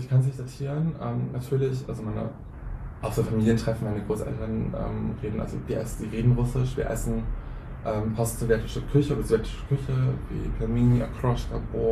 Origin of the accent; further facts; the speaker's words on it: Hünsborn, North Rhine-Westphalia, Germany; wenn du meine Heimat Hünsborn ansprichst